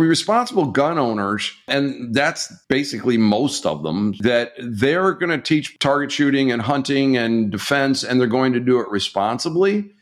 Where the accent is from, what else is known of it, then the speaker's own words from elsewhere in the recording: Michigan, United States; I think I'm a Michigander. I'm also a Michiganian, too. So, and I'm from the Mitten.